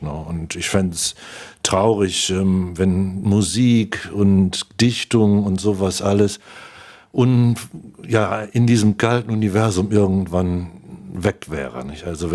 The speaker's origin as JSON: {"language": "German", "town": "Cologne", "region": "North Rhine-Westphalia", "country": "Germany", "said": "Also als Kölner ist man ja in solchen Dingen auch leichter geneigt, zu sagen, hey, ich will jetzt aber auf die Bühne, ne?"}